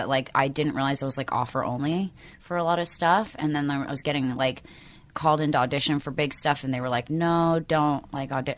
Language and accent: English; Pennsylvania, United States; Outside Philly.